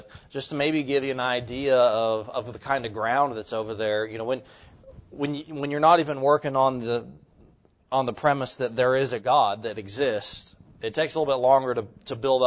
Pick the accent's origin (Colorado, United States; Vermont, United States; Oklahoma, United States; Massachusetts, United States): Oklahoma, United States; Just as a people, you know, I'm from Oklahoma, you know, so we're in the Bible Belt.